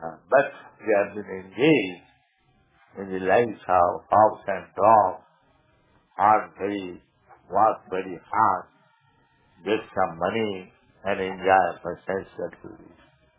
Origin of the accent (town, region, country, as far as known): India